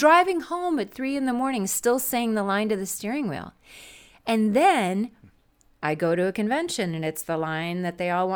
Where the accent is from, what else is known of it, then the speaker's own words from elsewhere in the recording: Wisconsin, United States; growing up in Wisconsin was amazing, and I love it there so much.